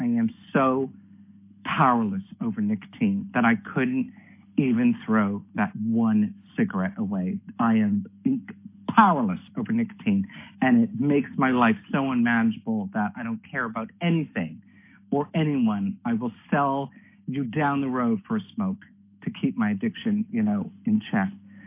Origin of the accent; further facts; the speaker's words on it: Canada; now in United Kingdom; though I'm Canadian, I live in the UK